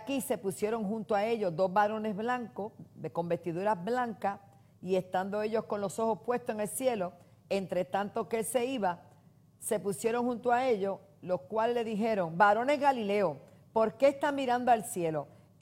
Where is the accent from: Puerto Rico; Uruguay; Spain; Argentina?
Puerto Rico; Toa Alta; Mi Jerusalén es Puerto Rico, Toalta, de donde soy, donde establecí, oh Dios, el ministerio.